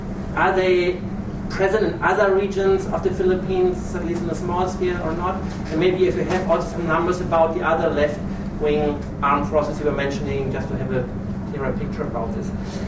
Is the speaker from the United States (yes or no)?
no; Germany; English is a second language; from Germany.